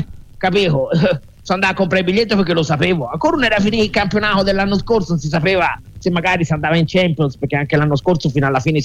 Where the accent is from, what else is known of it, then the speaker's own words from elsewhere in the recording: Florence, Tuscany, Italy; noi d'altronde siamo fiorentini, Firenze regna, che tu ci vuoi fare?